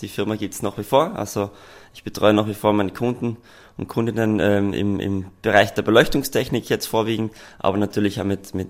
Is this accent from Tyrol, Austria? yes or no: yes; Tyrol, Austria; Ja, aufgewachsen bin ich in Fürgen, dort zur Volksschule und Hauptschule gegangen und später dann nach Lienz runter ins Gymnasium für die AHS, einfach für die Oberstufe, genau bis zur Matura.